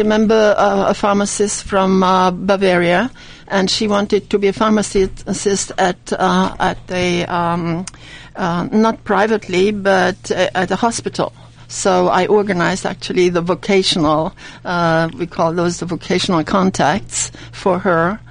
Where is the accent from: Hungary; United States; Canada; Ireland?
Hungary; born there; English is a second language; I haven't told you yet, but I was born in Hungary.